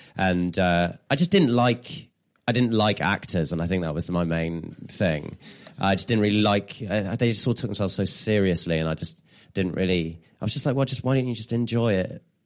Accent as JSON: {"language": "English", "region": "England", "country": "United Kingdom", "said": "I'm English."}